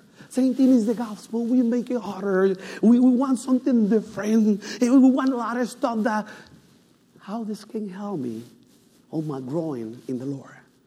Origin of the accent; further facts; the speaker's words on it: Dominican Republic; English is a second language; I born and raised in Dominican Republic.